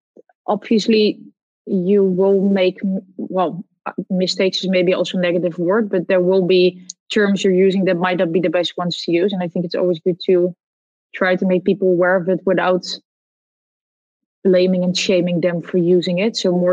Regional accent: Netherlands; I come from the Netherlands.

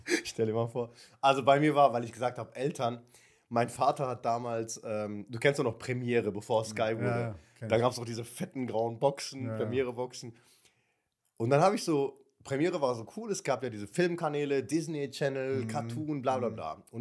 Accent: Viernheim, Hesse, Germany; Ja, also auch da, wo ich herkomme, aus Viernheim, gab es eine Familie

